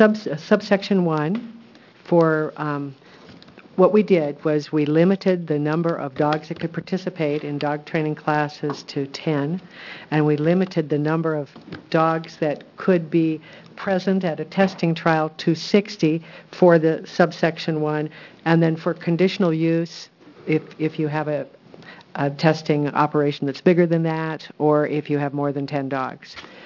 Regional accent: Portland, Oregon, United States; I'm from Portland, Oregon.

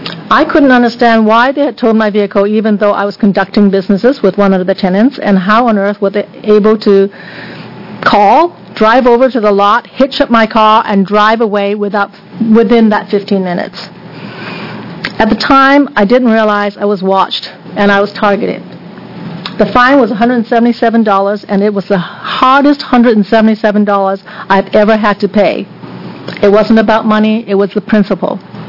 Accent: Portland, Oregon, United States; from Portland.

